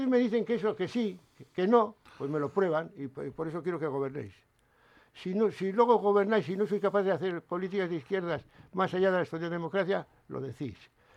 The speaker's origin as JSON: {"language": "Spanish", "region": "Basque Country", "country": "Spain", "said": "Pues estos somos nosotros, somos vascos, consumidores, vividores, vivimos por encima de nuestras posibilidades y las posibilidades del planeta."}